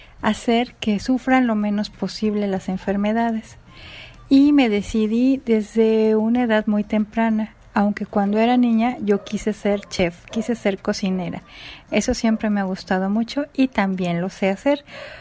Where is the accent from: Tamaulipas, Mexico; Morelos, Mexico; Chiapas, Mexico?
Morelos, Mexico; soy del estado de Morelos, en el centro de la República Mexicana.